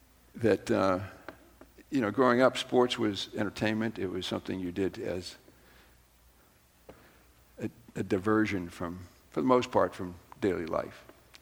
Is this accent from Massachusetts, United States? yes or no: yes; Boston, Massachusetts, United States; Now, I grew up in Boston.